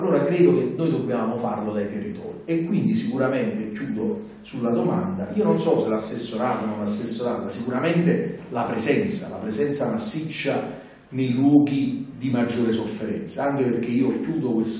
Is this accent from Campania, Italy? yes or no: yes; Naples, Campania, Italy; e quindi da napoletano, per adesso da sindaco e dopo non so, ma sicuramente io ho scelto di rimanere a Napoli